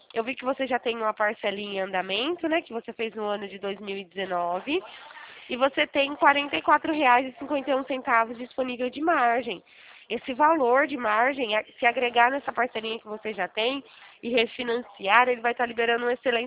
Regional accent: Araras, São Paulo, Brazil; né, eu sou daqui da cidade de Araras mesmo.

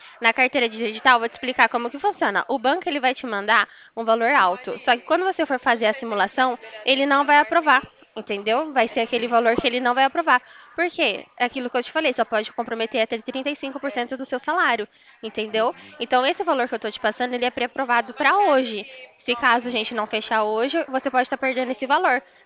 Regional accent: Americana, São Paulo, Brazil; eu sou daqui de Americana, né, São Paulo.

